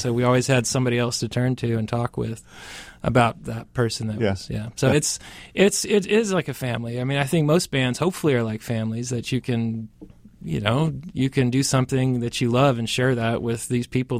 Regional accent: Vancouver, Washington, United States; also born or lived in Virginia / California / South Carolina / North Carolina; I was born in Virginia. I grew up a lot just throughout, I grew up all around the United States. So it was California, South Carolina, North Carolina, Alaska, Oregon. I spent most of the formative years in Vancouver, Washington.

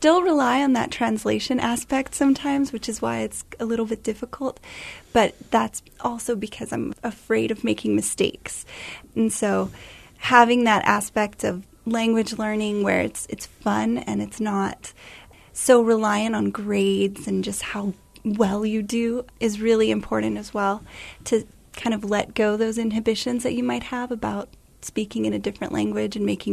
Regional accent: United Arab Emirates; And I grew up in the United Arab Emirates, where I took Arabic classes that were a part of our daily our daily instruction.

